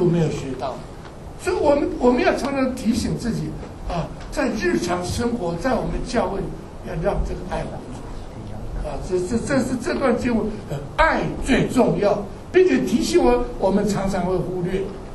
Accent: China; 彼此感觉良好，我们中国人叫什么？志同道合嘛，对不对？

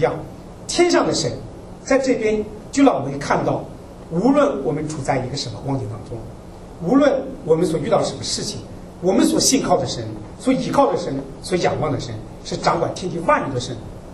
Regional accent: Zibo, Shandong, China; 我是山东人，然后那淄博那边

